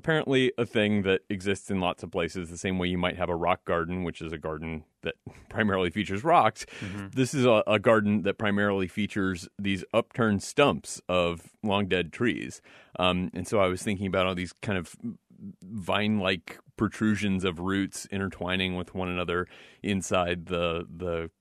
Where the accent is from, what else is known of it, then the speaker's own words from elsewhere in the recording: St. Louis, Missouri, United States; I'm from St. Louis, Missouri.